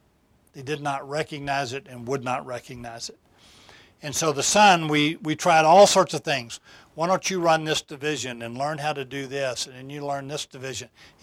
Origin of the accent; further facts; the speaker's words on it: Texas, United States; I grew up in Texas, and in West Texas, and all over the Southwest